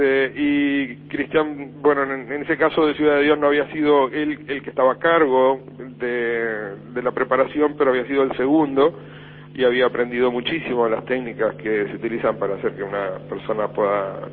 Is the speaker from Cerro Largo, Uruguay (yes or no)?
yes; Melo, Cerro Largo, Uruguay; que pertenecen a mi infancia en Melo